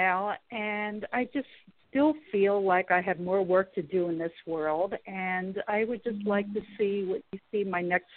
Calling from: California, United States; from California.

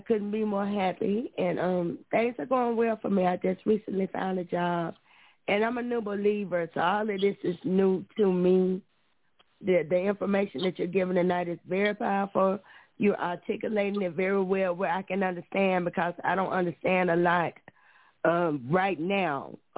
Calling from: Nashville, Tennessee, United States; I'm calling from Nashville, Tennessee.

